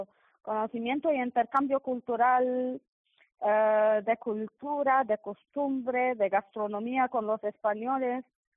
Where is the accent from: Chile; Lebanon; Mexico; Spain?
Lebanon; South Governorate; Spanish is a second language; Yo soy del sur del Líbano, de un pueblo del distrito de Marzayún que se llama Clea.